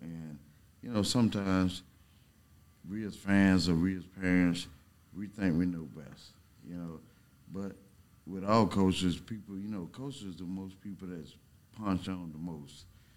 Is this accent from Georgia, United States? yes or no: yes; Augusta, Georgia, United States; I'm from Augusta, so, you know, I know we have a rich history, great basketball there, man.